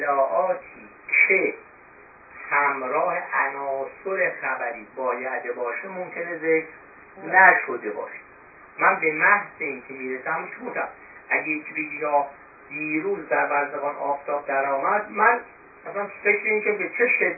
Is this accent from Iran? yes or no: yes; Iran; moved away; 40 سال بیش از ایران آمدم بیرون